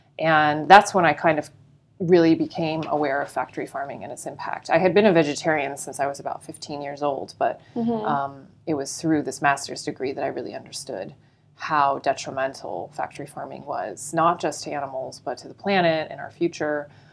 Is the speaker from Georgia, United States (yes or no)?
no; Florida, United States; And when I grew up in Florida initially, and I had ducks in my backyard